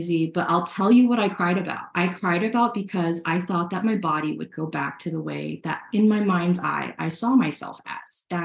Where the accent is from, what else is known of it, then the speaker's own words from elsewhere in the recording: Texas, United States; I was born and raised in Texas. My parents are immigrants from Hong Kong.